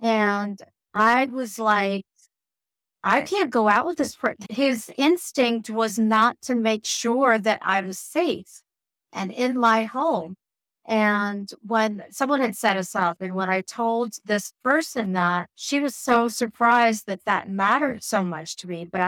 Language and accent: English; New York, United States; I grew up in Long Island, and I went to undergrad and medical school in Brooklyn.